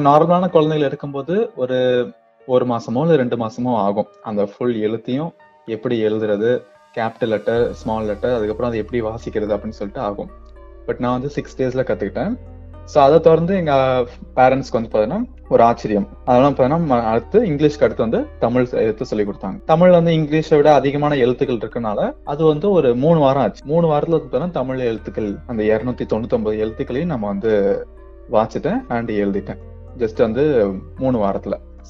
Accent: Tamil Nadu, India; now in Chennai, India; என்னோட சொந்த ஊர் பார்த்தீங்கன்னா ராமநாதபுரத்தில் வந்து அபிராமன் சொல்ற ஒரு கிராமம். பட் இப்போ வந்து நான் சென்னையில் வந்து வசிக்கிறேன், சென்னையில வந்து செட்டில் ஆகிட்டோம்.

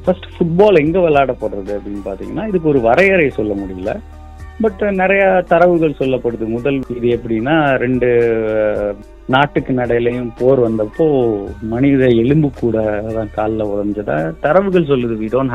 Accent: Pudukkottai, Tamil Nadu, India; என்னோட சொந்த ஊர் வந்து புதுக்கோட்டை.

